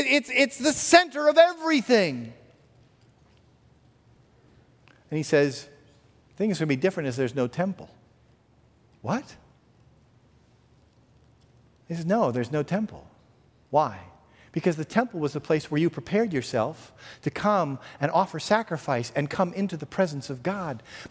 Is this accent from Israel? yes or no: no; California, United States; I came from Southern California, where we took a slightly different approach to safety.